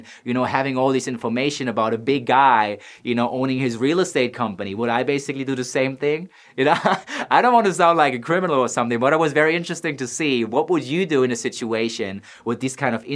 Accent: Offenbach, Hesse, Germany; I was coming from Offenbach, which maybe not all of you guys know, but Offenbach in Germany is a small town next to Frankfurt am Main

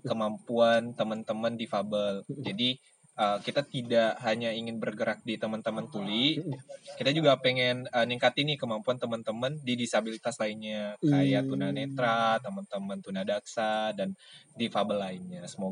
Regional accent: Pontianak, West Kalimantan, Indonesia; Saya dari Pontianak.

